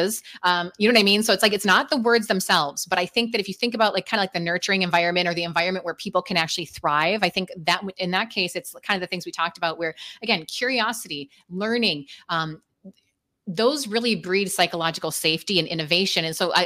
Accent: Midwest, United States; I'm from the Midwest, so it's like everyone's really nice

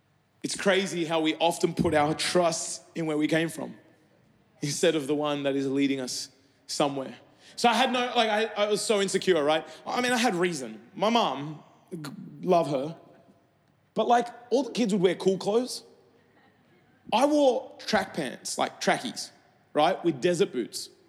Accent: Sydney, New South Wales, Australia; I grew up in Sydney

